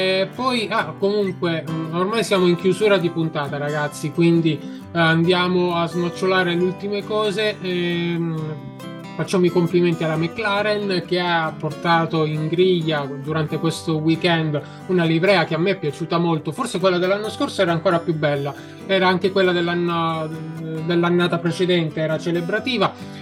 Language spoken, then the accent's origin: Italian; Messina, Sicily, Italy; io sono siciliano di Messina